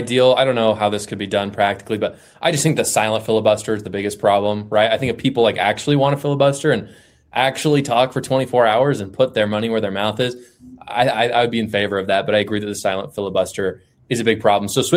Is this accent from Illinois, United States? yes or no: no; Utah, United States; if you've got a Republican in Texas or here in my home state of Utah, you don't want a rhino Republican